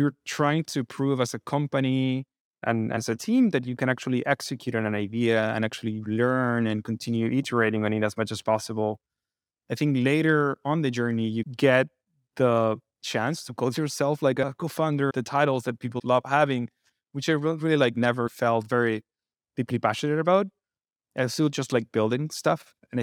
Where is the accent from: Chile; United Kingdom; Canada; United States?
Chile; Santiago, Santiago Metropolitan Region; I grew up in Santiago, have three brothers.